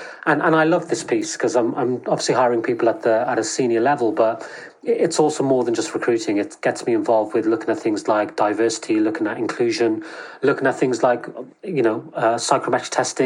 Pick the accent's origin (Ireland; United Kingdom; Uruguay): United Kingdom; Cardiff, Wales; I'm born and bred in Wales, in Cardiff. I'm actually in Cardiff right now. Thought I'd come home and spend some time with my mum.